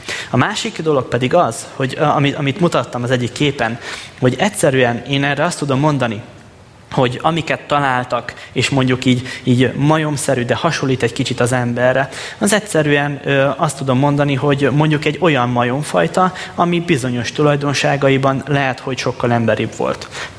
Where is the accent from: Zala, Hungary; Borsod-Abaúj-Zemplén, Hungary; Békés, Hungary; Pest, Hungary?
Békés, Hungary; Kétegyháza; Én faluról származom, két egyház vagyok, az Békés megye